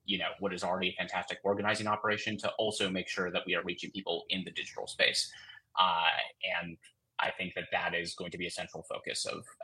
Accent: Two Rivers, Wisconsin, United States; as part of my hometown, Facebook feed, I see, you know, like the news and information page for Two Rivers

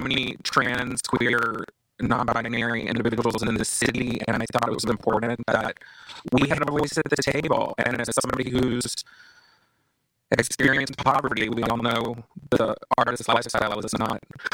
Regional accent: Texas, United States; you know, I'm originally from Texas, and watching people that I love be targeted and forced out of the houses and homes that they've built

